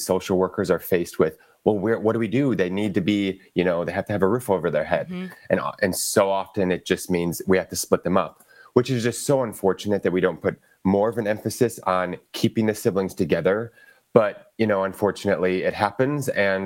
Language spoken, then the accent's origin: English; Milwaukee, Wisconsin, United States; And I'm from Milwaukee, so this is my city.